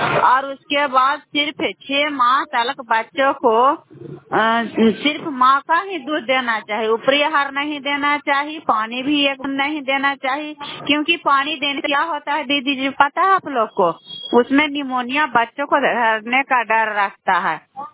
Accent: Koyli Bigha, Bihar, India; मैं बेलसी पंचायत के रहने वाली हूँ और घर कोयली बिघा थाना चंडी पोस्ट वाली बेलसी।

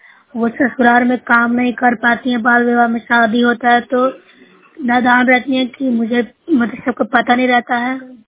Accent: Bihar, India; मैं नौसेरा ब्लॉक से हूँ, जिला नालंदा की निवासी हूँ।

